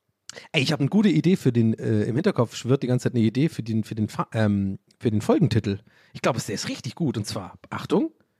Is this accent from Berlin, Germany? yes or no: yes; Berlin, Germany; accent: East Berlin; Also eher so ein Ostberliner Akzent.